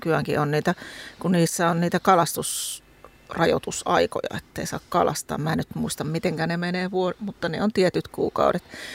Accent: Tampere, Pirkanmaa, Finland; also born or lived in Kuopio; mä oon Tampereelta kotosi ja syötiin kyllä silakkaa aika paljon lapsena. Mutta se on jännä sitten, kun me muutettiin opiskelemaan Kuopioon

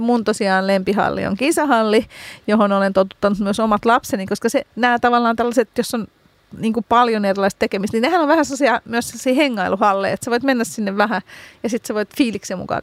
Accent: Helsinki, Uusimaa, Finland; Itse tunnustan, että olen Töölöstä kotoisin

